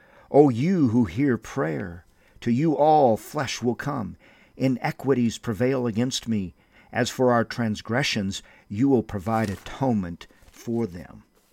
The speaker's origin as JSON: {"language": "English", "town": "Windom", "region": "Minnesota", "country": "United States", "tie": "born or raised there", "lives_now": "Albuquerque, United States", "said": "I'm a native of Windham, Minnesota, and I so much love my hometown of Windham, which helped build the foundation of my Christian faith."}